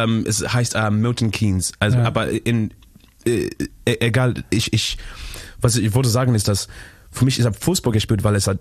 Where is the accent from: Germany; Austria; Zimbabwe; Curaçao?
Zimbabwe; born there; German is a second language; was ist wichtig zu verstehen, ist, dass wir sind in Zimbabwe geboren.